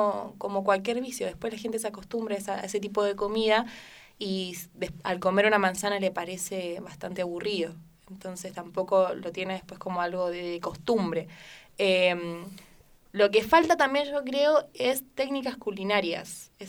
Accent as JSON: {"language": "Spanish", "region": "Buenos Aires", "country": "Argentina", "lives_now": "Santiago, Chile", "said": "yo vengo de Buenos Aires, entonces es distinto. Igual que acá, que Santiago"}